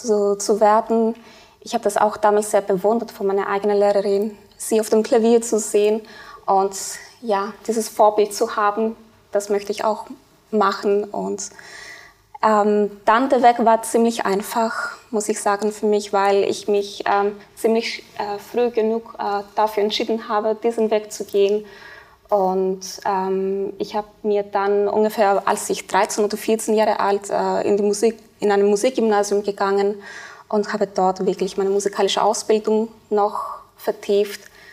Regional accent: Cyprus; Ja, ich komme ursprünglich aus Zypern

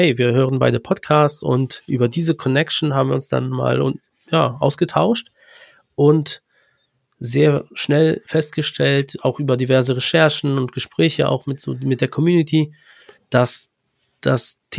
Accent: Poland; now in Germany; und ich komme ursprünglich eigentlich aus Polen. Bin dann halt vor einigen Jahren mit meinen Eltern auch mal ausgewandert.

